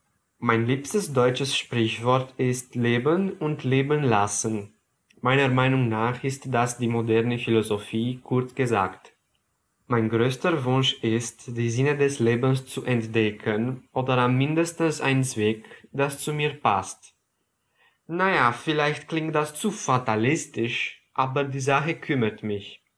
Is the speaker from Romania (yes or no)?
yes; Romania; German is a second language; ich komme aus Rumänien. Ich lerne Deutsch